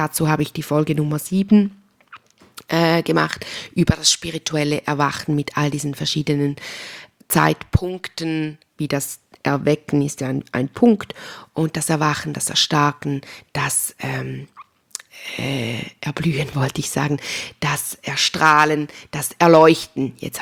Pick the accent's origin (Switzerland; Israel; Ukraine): Switzerland; accent: Swiss German; wenn dich mein schweizerdeutscher Dialekt interessiert